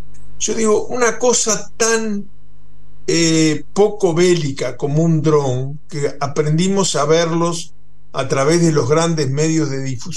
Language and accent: Spanish; Rocha, Uruguay; born there; en la zona donde yo nací, en el este del país, en el departamento Rocha, fundamentalmente en la frontera con el Brasil.